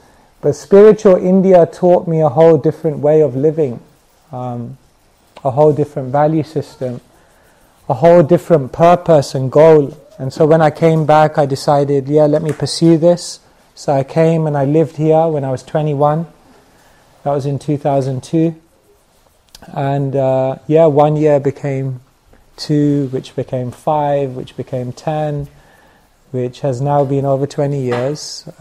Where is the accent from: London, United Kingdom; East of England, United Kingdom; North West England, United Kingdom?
London, United Kingdom; Wembley; I grew up in Wembley, not too far away from here.